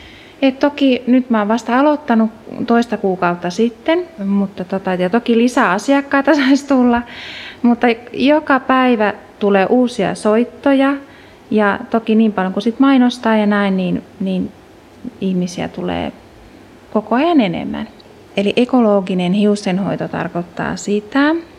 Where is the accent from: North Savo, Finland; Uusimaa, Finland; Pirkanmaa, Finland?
Uusimaa, Finland; Fiskars; mä oon täältä päin kotoisin